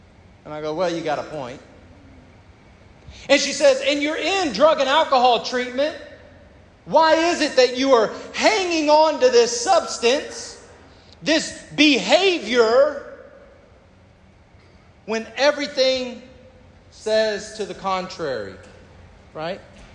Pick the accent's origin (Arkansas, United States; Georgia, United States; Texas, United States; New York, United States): Texas, United States; I'm from Texas. I grew up with a family. My mom and dad were married until my dad passed away.